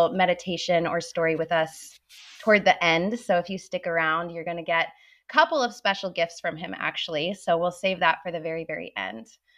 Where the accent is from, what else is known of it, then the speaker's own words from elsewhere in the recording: Denver, Colorado, United States; And then he is now currently in Denver, which is my hometown.